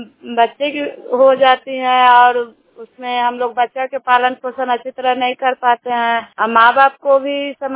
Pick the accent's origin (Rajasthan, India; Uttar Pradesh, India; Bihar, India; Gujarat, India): Bihar, India; Nagarnausa; मैं नगर नौसा के रहने वाली हूँ, गुलाब समूह के सदस्य हैं।